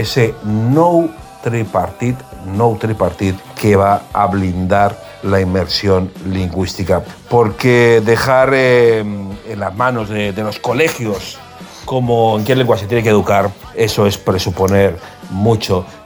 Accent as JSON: {"language": "Spanish", "region": "Catalonia", "country": "Spain", "tie": "born or raised there", "said": "Simplemente hemos nacido en Cataluña, vivimos en Cataluña, que forma parte de España."}